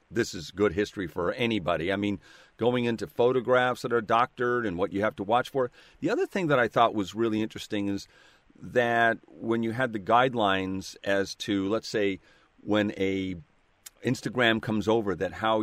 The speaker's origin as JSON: {"language": "English", "town": "Seattle", "region": "Washington", "country": "United States", "said": "I'm from Seattle, and that's where I'm calling from."}